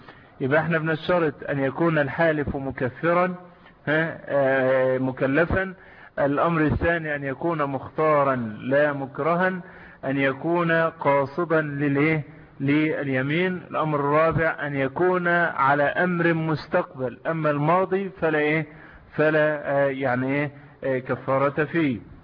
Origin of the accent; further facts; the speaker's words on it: Egypt; قد يكون هذا خاصا عندنا في مصر